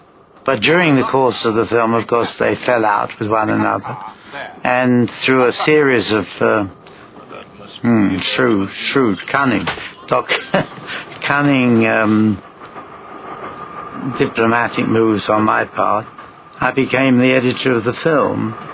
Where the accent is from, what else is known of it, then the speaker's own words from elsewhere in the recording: London, United Kingdom; I grew up in London, in the East End of London, and I went to what is called an English grammar school at Brentwood.